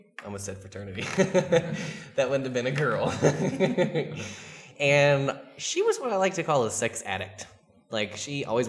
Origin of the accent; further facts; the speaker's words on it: Wake Forest, North Carolina, United States; I'm from Wake Forest, North Carolina.